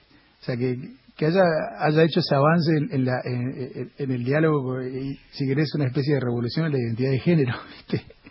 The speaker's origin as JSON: {"language": "Spanish", "town": "Posadas", "region": "Misiones", "country": "Argentina", "tie": "born there", "moved": "as an adult", "lives_now": "Buenos Aires, Argentina", "said": "Yo nací en Misiones, en Posadas."}